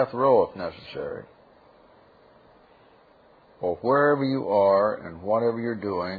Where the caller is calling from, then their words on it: Dallas, Texas, United States; I'm calling from Dallas.